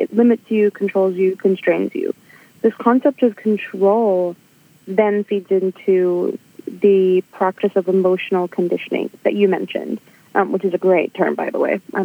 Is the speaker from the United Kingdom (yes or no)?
no; Sri Lanka; moved away as an adult; Yeah, so I'm from Sri Lanka originally. And honestly, moving here as an adult and operating within the system as an adult migrant is crazy.